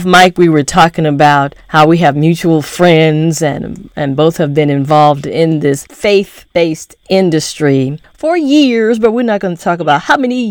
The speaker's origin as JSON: {"language": "English", "region": "Midwest", "country": "United States", "tie": "born or raised there", "said": "I grew up in the Midwest, so it is so just it's just a big change"}